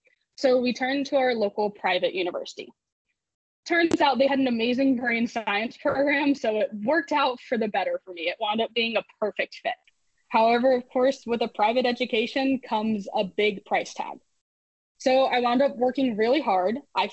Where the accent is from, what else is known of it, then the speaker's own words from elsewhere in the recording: Florida, United States; because I grew up in Florida and lived right next to the ocean, but loved my screen time.